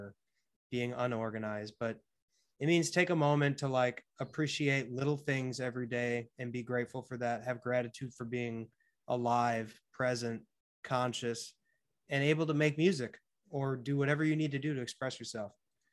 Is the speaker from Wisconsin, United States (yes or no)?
yes; Milwaukee, Wisconsin, United States; my old homie, Tim, that I knew growing up in Milwaukee, who's a huge fan of rap